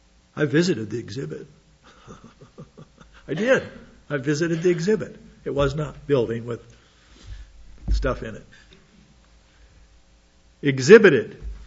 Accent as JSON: {"language": "English", "town": "Hot Springs", "region": "South Dakota", "country": "United States", "tie": "born or raised there", "said": "We did a virtual tour of my hometown, Hot Springs, South Dakota."}